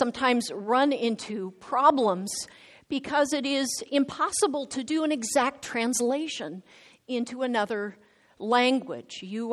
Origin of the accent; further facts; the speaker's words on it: United States; I remember when I was living with a family in France, as an American, I kept my hands under the table